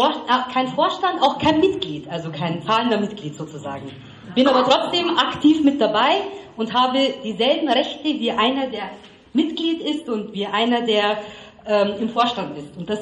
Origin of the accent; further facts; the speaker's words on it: Regensburg, Bavaria, Germany; born there; Ich bin gebürtige Regensburgerin, stolze Regensburgerin, ich liebe Regensburg und bin Deutsche und bin ein Moslem. Eine praktizierende Moslemin